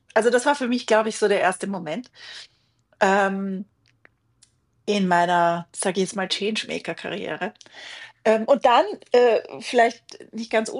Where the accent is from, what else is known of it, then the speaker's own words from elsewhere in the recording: Austria; wie wir bei uns in Österreich sagen